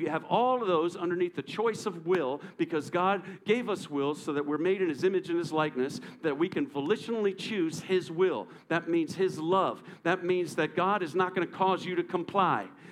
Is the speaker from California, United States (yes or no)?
no; New York, United States; And I remember I was brought up in New York, and so my mother, we were Catholic